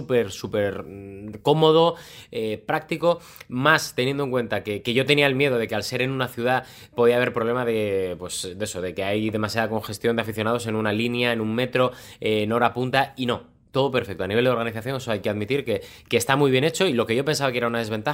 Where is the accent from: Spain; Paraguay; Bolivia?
Spain; Y hablo de España porque somos españoles.